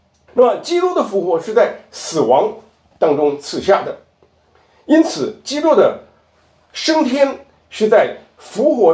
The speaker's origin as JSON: {"language": "Chinese", "region": "Guangxi", "country": "China", "moved": "as an adult", "said": "要回广西吗？我是广西来的。"}